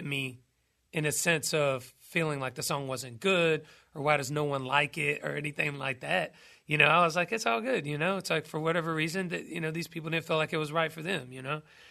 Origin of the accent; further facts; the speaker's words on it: Douglasville, Georgia, United States; about my hometown, Douglasville, Georgia.